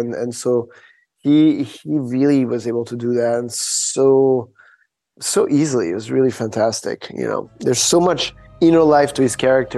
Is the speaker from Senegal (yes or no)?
yes; Senegal; And so my experience with dance was the experience of a child growing up in Africa, because we weren't, my mother sent me to didn't send me to a white school when we were in Senegal.